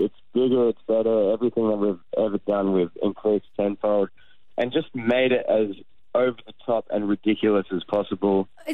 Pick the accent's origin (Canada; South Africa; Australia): Australia; Canberra, Australian Capital Territory; Yes. Yes, indeed. Good old Canberra.